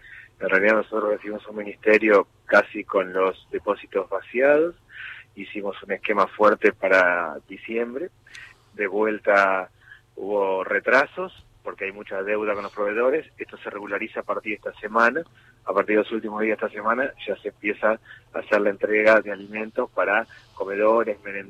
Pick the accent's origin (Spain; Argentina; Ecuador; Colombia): Argentina; Moreno, Buenos Aires Province; todo el conurbano, de donde vengo yo, de Moreno